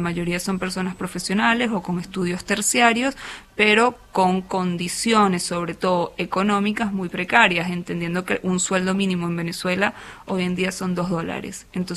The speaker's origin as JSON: {"language": "Spanish", "country": "Argentina", "said": "en mi caso inclusive yo soy argentina, por opción, hija de argentinos de padre exilado, durante la época del proceso."}